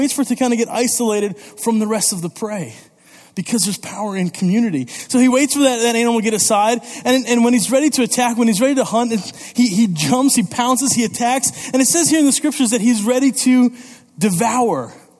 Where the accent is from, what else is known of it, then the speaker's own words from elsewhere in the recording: Italy; Growing up in Italy, my parents were missionaries there, and so I joined an Italian youth group when I was in high school